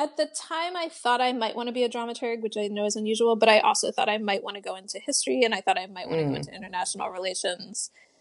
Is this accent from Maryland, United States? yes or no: yes; Baltimore, Maryland, United States; So I grew up in Baltimore.